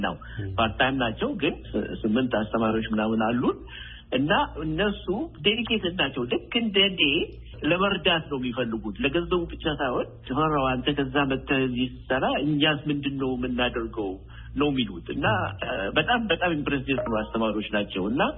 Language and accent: Amharic; Oromia, Ethiopia; born there; አባቴ ዘመዶቼ ያሳደጉን በኢትዮጵያዊነት ነው። ደፍነትሊ የተወለድኩት ኦሮሞ ኤሪያ ነው። ግን ኦሮሞ ኤሪያም እንኳን አይባልም። ይገርማል። ሁሉ ሰው ያለበት ነበረ። ጉራጌዎች አሉ፣ አማራ አለበት፣ ኢቨን ትግሮችም የተወሰነ ነበሩ።